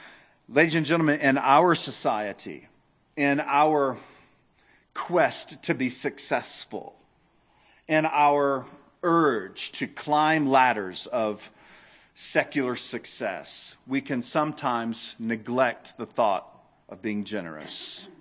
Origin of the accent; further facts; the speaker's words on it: the South, United States; I'm from the South. It's not uncommon to, when you're driving through the South on country roads, to smell a dead skunk.